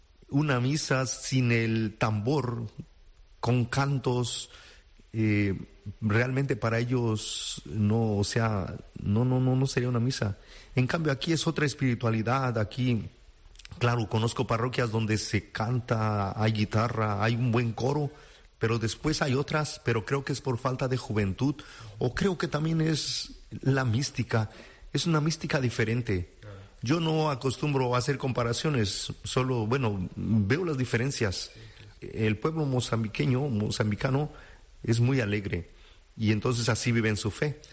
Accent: Chilpancingo, Guerrero, Mexico; born there; Yo nací en Chilpancingo, Guerrero, cerca de Acapulco, a 40 minutos hoy de Acapulco, allá en México.

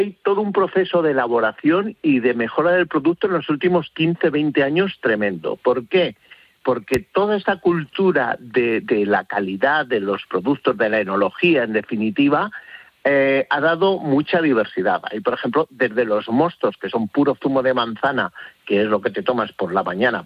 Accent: Basque Country, Spain; accent: Basque; como se me nota que mi acento euskaldun no es muy depurado

